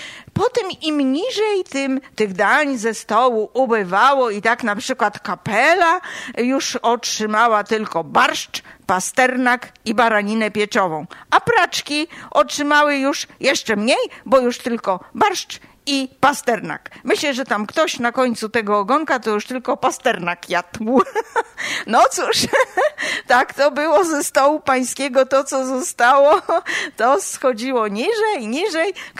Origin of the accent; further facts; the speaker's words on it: Olsztyn, Warmian-Masurian Voivodeship, Poland; I jak już jestem z Olsztyna i o nim teraz tutaj opowiadam